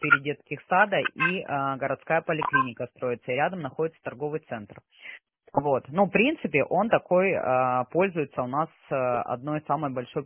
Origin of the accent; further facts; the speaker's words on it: Sochi, Krasnodar Krai, Russia; Я тоже родом из Сочи, у меня родители в Сочи живут.